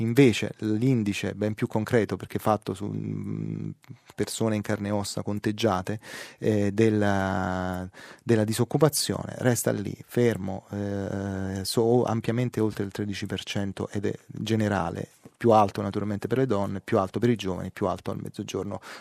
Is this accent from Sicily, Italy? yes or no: no; Naples, Campania, Italy; per fortuna, dico io da buon napoletano che ama il presepe